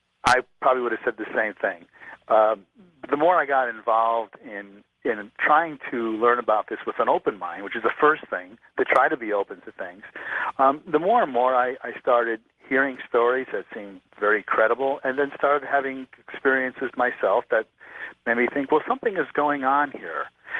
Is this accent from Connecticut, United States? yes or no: yes; Connecticut, United States; I grew up in Connecticut, and that's a place where you couldn't walk 50 yards without stumbling upon some old colonial cemetery